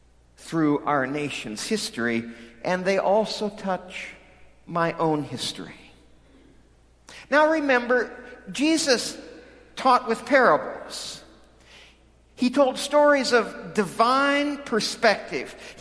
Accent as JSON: {"language": "English", "town": "Wood River", "region": "Illinois", "country": "United States", "tie": "born or raised there", "said": "my hometown, Wood River, Illinois."}